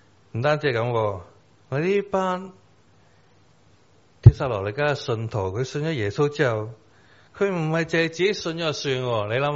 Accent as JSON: {"language": "Cantonese", "country": "China", "said": "其实咧，我哋中国人咧，其实都冇复活呢个观念噶"}